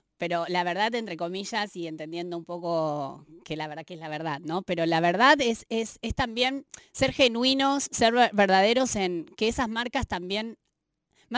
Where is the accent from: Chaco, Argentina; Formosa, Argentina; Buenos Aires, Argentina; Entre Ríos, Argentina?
Buenos Aires, Argentina; Somos muy porteños centristas.